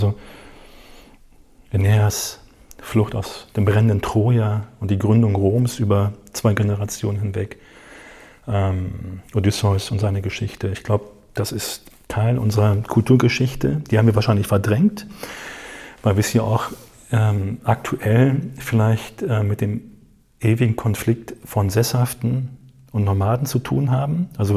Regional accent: Minden, North Rhine-Westphalia, Germany; born there; ich bin in Minden geboren, ich bin nicht irgendwo migriert, also im besten Fall meine Eltern.

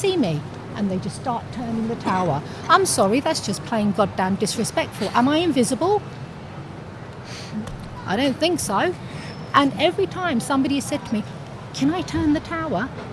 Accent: United Kingdom; I didn't want him to know that I'm English.

